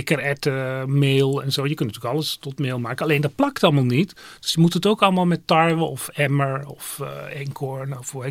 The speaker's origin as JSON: {"language": "Dutch", "country": "Netherlands", "said": "Maar goed, we zijn Hollanders, dus als ik laffa brood noem, dan moet dat kunnen."}